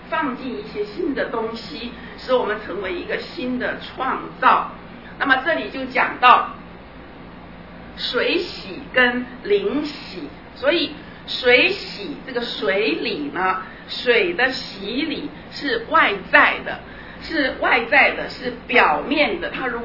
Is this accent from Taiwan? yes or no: yes; Taiwan; 我们中国人，我不知道在中国大陆，我们在台湾